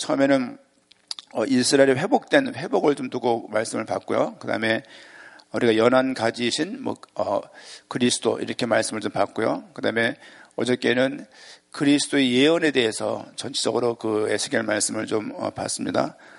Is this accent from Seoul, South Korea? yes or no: yes; Susaek, Seoul, South Korea; 제가 어릴 때 살았던 수색, 물이 좋았던 동네야.